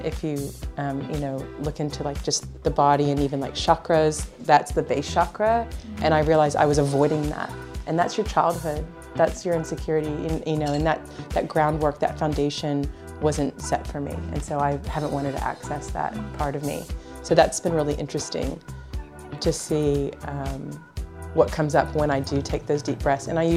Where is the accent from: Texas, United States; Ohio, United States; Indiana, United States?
Texas, United States; Houston; And yeah, and so I was in the U.S., born and raised in Houston, Texas, but then went to university on the East Coast in Virginia.